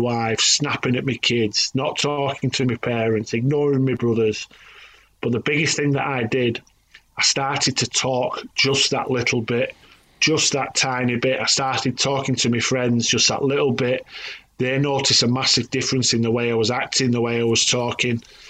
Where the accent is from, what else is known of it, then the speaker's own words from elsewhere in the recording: Oldham, North West England, United Kingdom; that suits me down to the ground because I'm from Oldham and I'm tight and talking doesn't cost anything.